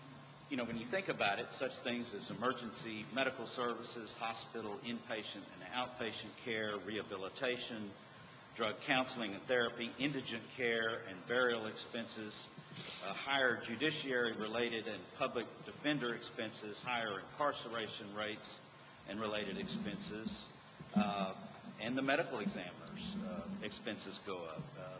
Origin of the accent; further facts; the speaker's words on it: Dallas, Texas, United States; from Dallas.